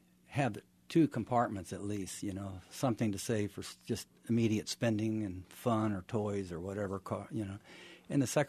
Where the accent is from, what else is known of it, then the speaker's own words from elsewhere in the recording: Sugar Creek, Missouri, United States; But I grew up in Sugar Creek, which is a little bit below Kansas City on the Missouri River.